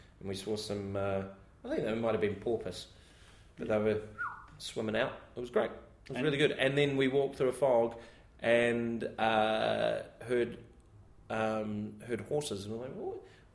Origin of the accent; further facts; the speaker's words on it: New Zealand; I'm phoning the Comedy Store going, I'm a comic from New Zealand.